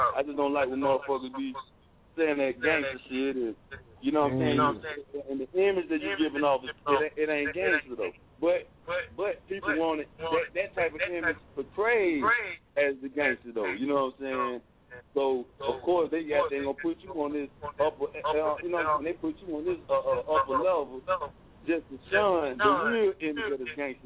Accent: Winston-Salem, North Carolina, United States; He's Greenville. I'm from Winston.

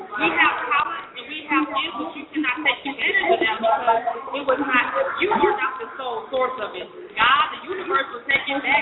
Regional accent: Atlanta, Georgia, United States; I'm from Atlanta, but this is my welcoming to DFW.

